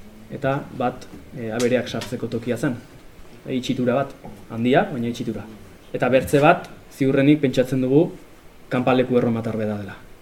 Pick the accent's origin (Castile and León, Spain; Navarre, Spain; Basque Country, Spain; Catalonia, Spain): Basque Country, Spain; ez naiz Amerikarra. Ez naiz Txinatarra, eta, bai, eta Euskalduna naiz.